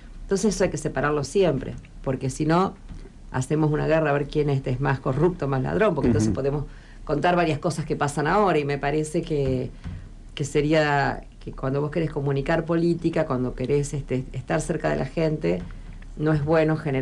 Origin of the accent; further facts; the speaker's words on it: Argentina; es de alguna manera reflejar un poco cómo somos los argentinos y cómo nos expresamos